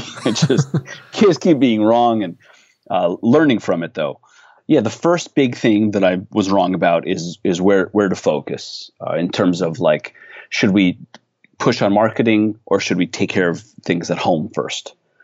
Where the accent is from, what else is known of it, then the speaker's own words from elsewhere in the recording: Long Island, New York, United States; I'm in my hometown in Long Island. I'm at my dad's house in the basement office that I kind of like grew up in business with.